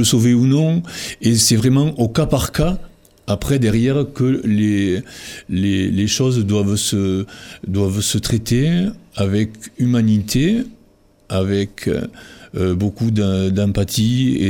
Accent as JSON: {"language": "French", "region": "Occitanie", "country": "France", "tie": "born or raised there", "said": "moi je suis originaire d'une famille du Tarn-et-Garonne, dans un petit village où nous avons vécu dignement dans une ferme de 30 hectares avec mes frères, mes cousins."}